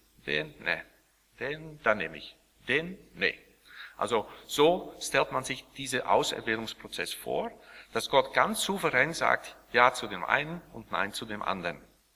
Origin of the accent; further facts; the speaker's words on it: Sliedrecht, South Holland, Netherlands; born there; German is a second language; Ich bin selber in Sliedrecht geboren. Das liegt gerade 10 Kilometer von Dordrecht entfernt. Und ich bin auch in einer Kirche groß geworden, wo diese Lehre sehr stark dominiert hat